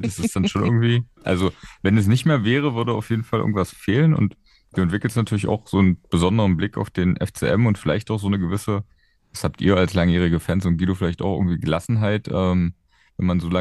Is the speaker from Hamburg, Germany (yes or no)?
no; Magdeburg, Saxony-Anhalt, Germany; Ich bin ja Magdeburger